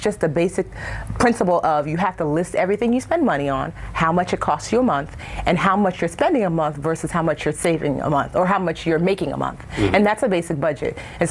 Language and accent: English; Nigeria; So I'm Nigerian, and so we speak in parables and stories